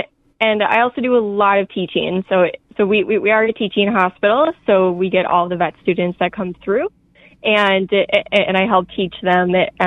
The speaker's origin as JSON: {"language": "English", "town": "Nerstrand", "region": "Minnesota", "country": "United States", "tie": "born or raised there", "said": "So I grew up in Nurse Strand, Minnesota. I went to school in Northfield, though."}